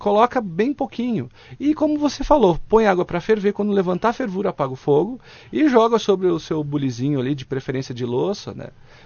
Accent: Salto, São Paulo, Brazil; Salto aí, viu? A minha cidade natal que eu amo tanto.

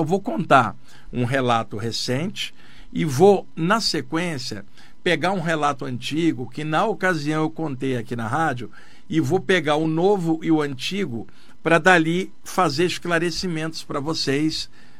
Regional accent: Rio de Janeiro, Brazil; born there; now in São Paulo, Brazil; nasci no Rio de Janeiro, moro em São Paulo há mais de 30 anos, sou um homem da Terra.

